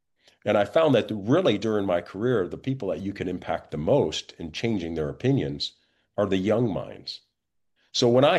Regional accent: Midwest, United States; it was that experience of growing up in the Midwest with a multiracial family that I took into my law enforcement career.

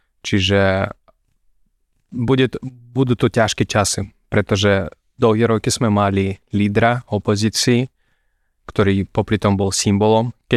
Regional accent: Russia; Slovak is a second language; som občanom Ruska a ja sa hlásim ku ruskej spoločnosti. Som sa narodil v Rusku, som tam vyrastol

